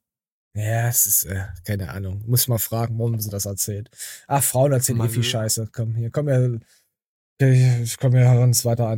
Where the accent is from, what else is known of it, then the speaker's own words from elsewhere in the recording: Thuringia, Germany; Also ich weiß, dass es bei uns in Thüringen auch ein Malheur gibt.